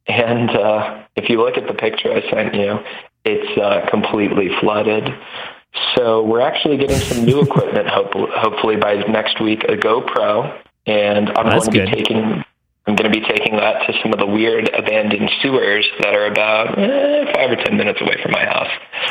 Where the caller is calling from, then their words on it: Baltimore, Maryland, United States; from Baltimore, Maryland.